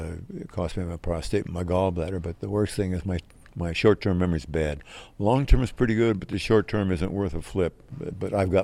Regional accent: Pensacola, Florida, United States; born there; He flew, I was born in Pensacola. He was going to flight school as an enlisted man.

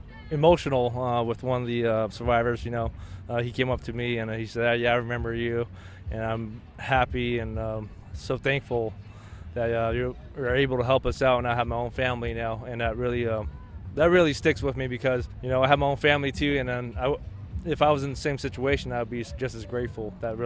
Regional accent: Fresno, California, United States; also born or lived in Thailand / San Francisco, United States; I'm from Fresno. I was actually born in Thailand, but my family immigrated here in 88. And so we were imported here from San Francisco, and this is where I grew up in Fresno my whole life.

